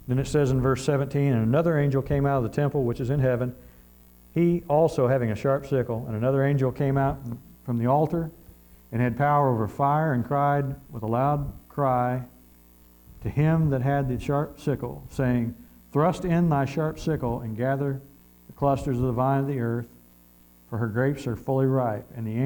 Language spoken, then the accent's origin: English; Missouri, United States; And look, I'm from Missouri. I lean south. All right? I'm from the Show Me State